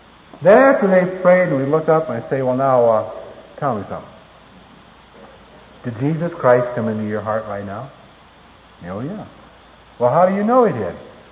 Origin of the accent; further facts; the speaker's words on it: Iowa, United States; I was born and raised in Iowa. And back there at night, the evening meal was supper for us.